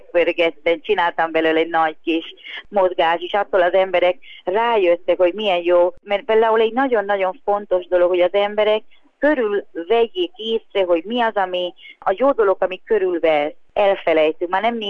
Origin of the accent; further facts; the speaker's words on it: Hungary; én most magyarként beszélek